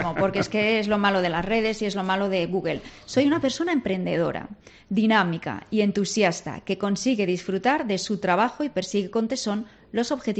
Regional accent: Madrid, Community of Madrid, Spain; somos muchos los madrileños, que cada vez somos más.

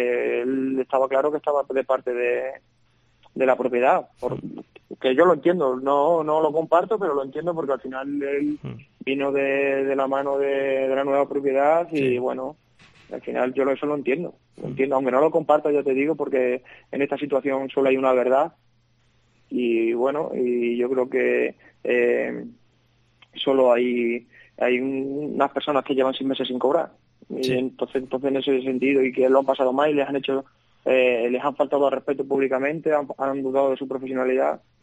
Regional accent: Siruela, Extremadura, Spain; now in Badajoz, Spain; yo en Badajoz me siento como en mi casa, aunque yo soy de Siruela, pero al final, los que somos de pueblo

